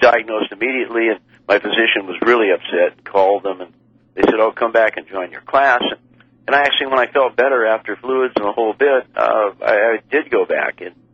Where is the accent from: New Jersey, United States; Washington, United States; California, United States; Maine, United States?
Washington, United States; born there; Because, you know, I was born in Puget Sound. I'm out in the woods, and I got to get out.